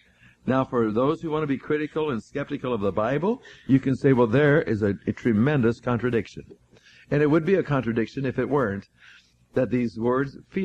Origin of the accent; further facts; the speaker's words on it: Kansas, United States; climbing the silo on that farm I grew up in Kansas